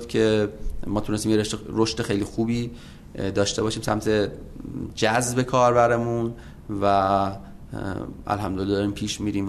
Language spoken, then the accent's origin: Persian; Iran; born there; حالا ما تو ایران به دنیا اومدیم